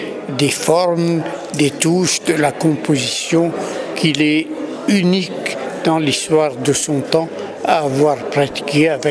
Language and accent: French; Lebanon; N'oubliez pas que je suis oriental, je suis libanais, j'appartiens à une région où les questions religieuses, le christianisme, l'islam ont dialogué pendant très longtemps.